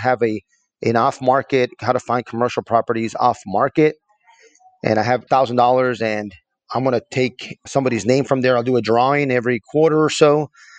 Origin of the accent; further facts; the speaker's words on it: El Paso, Texas, United States; So I'm from El Paso, Texas. West Texas, as far west as you can go.